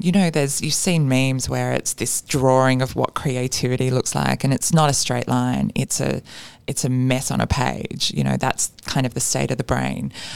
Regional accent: Canberra, Australian Capital Territory, Australia; I was a teenager growing up in Canberra at the time. So this is like early 90s.

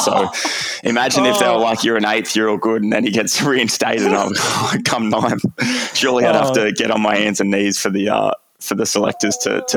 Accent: Hervey Bay, Queensland, Australia; as a young kid growing up in Hervey Bay, a bit of a smaller town and city.

